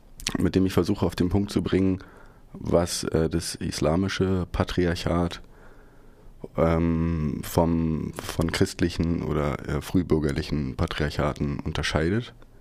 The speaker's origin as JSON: {"language": "German", "region": "Berlin", "country": "Germany", "said": "Ja, ich komme aus Berlin."}